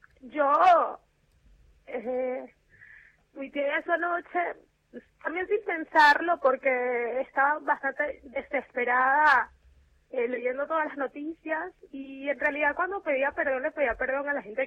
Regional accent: Venezuela; yo como venezolana la esperanza la tengo un poquito ahí en stand-by.

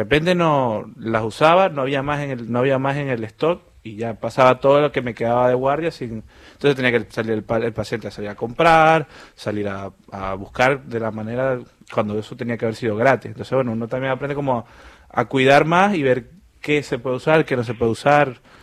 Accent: Maracaibo, Zulia, Venezuela; yo soy de Occidente y el Hospital Universitario de Maracaibo es donde todos los pacientes, digamos, terminan ahí.

